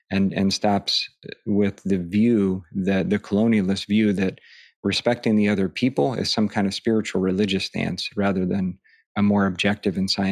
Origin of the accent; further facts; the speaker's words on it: Ohio, United States; I grew up in Northern Ohio, in like white, suburban, kind of culturally blown out amnesia Bill, you know, and my childhood wasn't traumatic or terrible